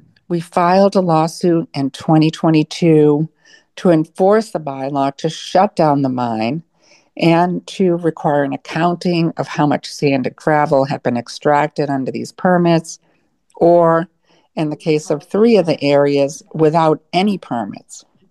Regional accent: Plymouth, Massachusetts, United States; So I grew up in Plymouth, Massachusetts, and I always loved the Pine Barrens and being outside in nature.

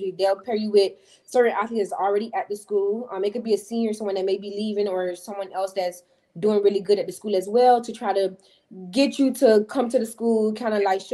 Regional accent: Florida, United States; get away from home, get away from Florida. Yeah. I grew up in Florida. I seen everything I needed to see.

